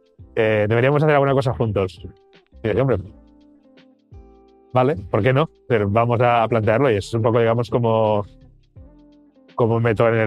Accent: Barcelona, Catalonia, Spain; soy de Barcelona, en su día estudié Ciencias Biomédicas

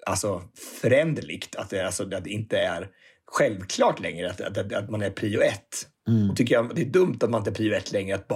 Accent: Örebro, Örebro County, Sweden; vi hade lilla julafton här hemma i Örebro i den 22

